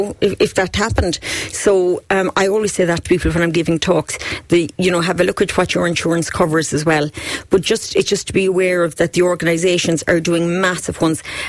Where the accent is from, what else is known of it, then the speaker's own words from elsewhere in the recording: Ireland; That's one of the good things about being Irish.